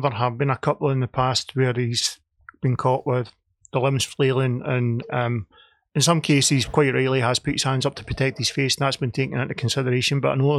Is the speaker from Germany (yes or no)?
no; Scotland, United Kingdom; I grew up in Ayrshire.